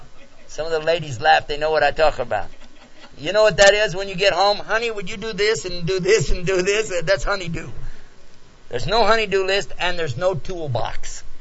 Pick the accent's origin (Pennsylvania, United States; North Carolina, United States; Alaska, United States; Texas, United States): Texas, United States; And I'm a Muslim from Texas, and I don't know Arabic, and I don't know Urdu.